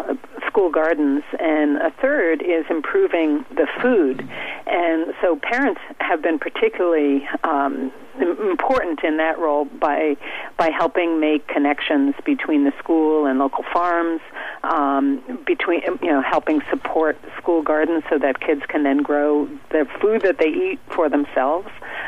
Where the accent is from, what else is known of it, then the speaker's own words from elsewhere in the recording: Berkeley, California, United States; Well, I'm from Berkeley, California